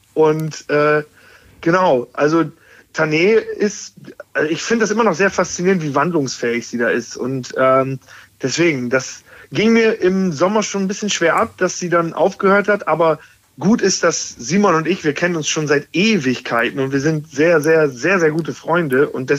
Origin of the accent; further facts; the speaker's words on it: Osnabrück, Lower Saxony, Germany; Ich komme aus Osnabrück, aber ja, komm immer wieder, wirklich immer wieder sehr, sehr gerne nach Köln